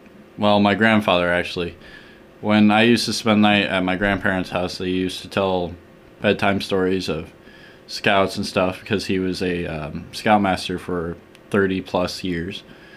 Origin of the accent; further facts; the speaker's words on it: Riverside, Iowa, United States; I'm from Riverside, Iowa. I am 17, I'm a senior in high school